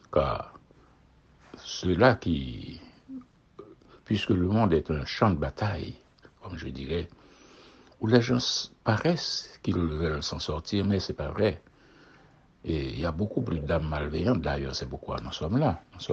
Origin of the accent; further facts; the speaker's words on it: Haiti; surtout que chez nous en Haïti, nous avons les mêmes pratiques qui sortent des ténèbres pour entrer dans le plein jour aussi